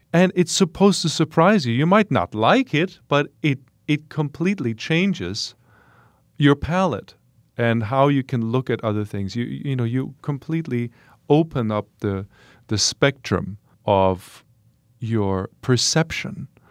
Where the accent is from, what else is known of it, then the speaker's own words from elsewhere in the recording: Leipzig, Saxony, Germany; this universality that I believe is this holds true to people in Milwaukee as it does for people in my hometown of Leipzig in Germany.